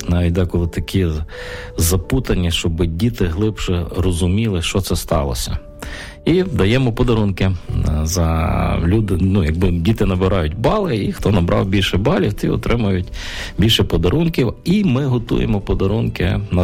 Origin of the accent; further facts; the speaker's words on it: Ternopil, Ternopil Oblast, Ukraine; Я народився в селі, але дуже швидко ми з батьками, я навіть не пам'ятаю, переїхали в Тернопіль, можна сказати, я корінний тернополянин.